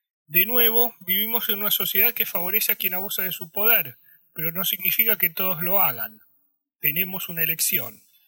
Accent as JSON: {"language": "Spanish", "country": "Italy", "tie": "born or raised there", "moved": "yes", "said": "Los que siguen este podcast desde hace tiempo deben haberme escuchado decir que crecí en Italia."}